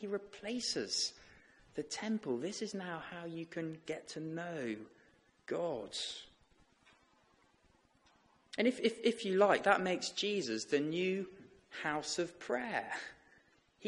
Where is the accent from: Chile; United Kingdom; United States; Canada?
United Kingdom; England; but I am English